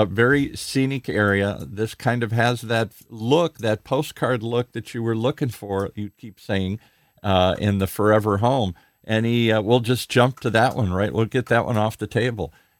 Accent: United States; I never carry cash. I'm an American.

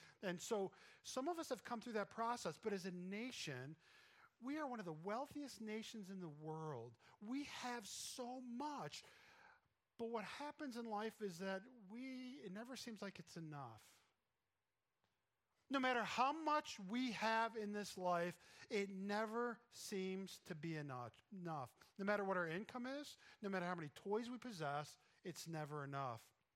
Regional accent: Vestal, New York, United States; because I grew up in Vestal, and I had to drive like down 26, like out in the boondocks to get my car washed.

